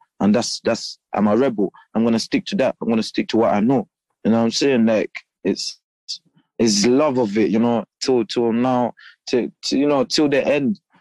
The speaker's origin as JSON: {"language": "English", "country": "Gambia", "tie": "born or raised there", "said": "You know, I was raised in Gambia. I was a lot of drums"}